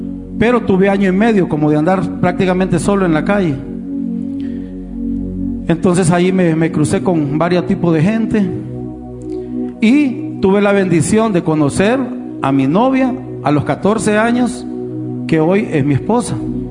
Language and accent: Spanish; Comayagüela, Francisco Morazán, Honduras; Bueno, pasaron los días y nos fuimos de vivir de Comayagüela a la colonia El Reparto. Entonces allá empecé a llevarme con otro tipo de personas, ¿verdad?